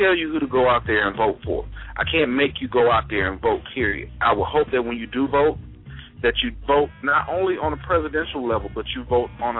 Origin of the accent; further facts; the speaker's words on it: Mississippi, United States; We all know what a hurricane can do and how it can affect us. Trust us. We're all from Mississippi. Myself, I'm from the coast. I know firsthand what these hurricanes can do.